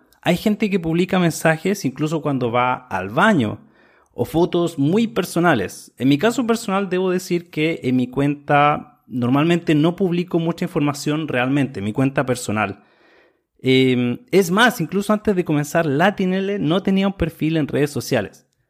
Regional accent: Chile; soy de Chile, Sudamérica

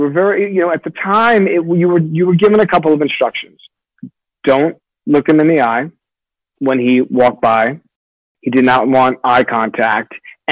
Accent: New York City, New York, United States; I was born in New York City. My parents are third generation New Yorkers. I was born in Queens. We lived in Jackson Heights roughly till I was around 9 years old. And then we moved into Manhattan.

